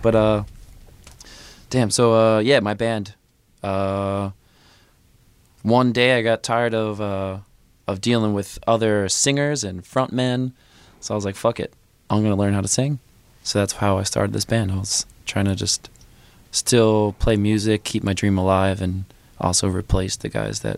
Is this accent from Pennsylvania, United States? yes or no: yes; Philadelphia, Pennsylvania, United States; So I am 31, born and raised in Philly.